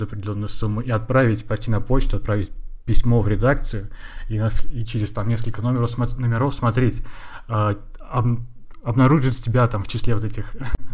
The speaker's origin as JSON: {"language": "Russian", "town": "Pervomaysky", "region": "Tambov Oblast", "country": "Russia", "said": "Я из Тамбовской области, это поселок Первомайский."}